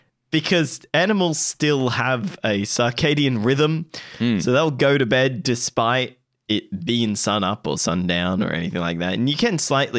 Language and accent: English; Australia; Oh, I'm Australian.